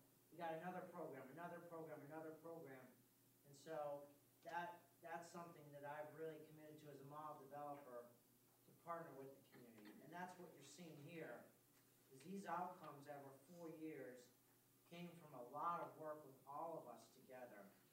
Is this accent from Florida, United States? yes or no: no; Chicago, Illinois, United States; I'm from Chicago, so I should know this.